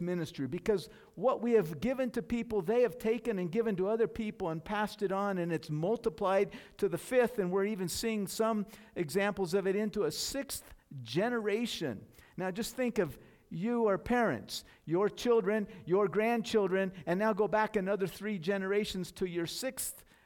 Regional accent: United States; I, as a North American, as an American Christian, would be a little bit hard-pressed to go.

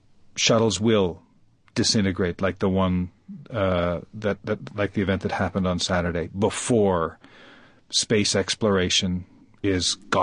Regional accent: Canada; watching the first Canadian astronaut going into space as a Canadian in Canada

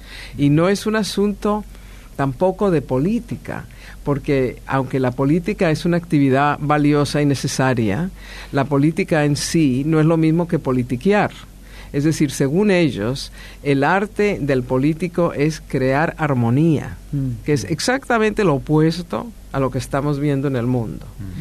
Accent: Colombia; yo nací en Colombia, me crié en Colombia, era un país pobrísimo, se veía todo tipo de tragedias en la calle a diario

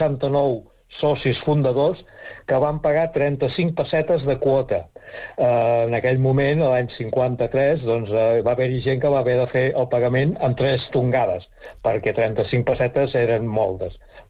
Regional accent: Catalonia, Spain; born there; moved away as an adult; now in Menorca, Spain; Jo som menorquí nascut a Catalunya. Ho dic perquè des de l'any 87 estic a Menorca i jo vaig néixer el 52, o sigui que porto més anys aquí a Menorca que a Catalunya.

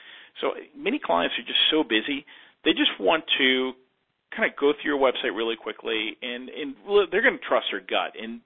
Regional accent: Georgia, United States; I'm from Georgia.

